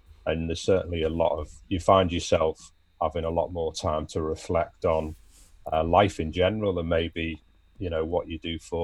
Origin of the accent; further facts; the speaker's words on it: Liverpool, North West England, United Kingdom; there was a couple of older lads who lived in my street back at home growing up in Liverpool.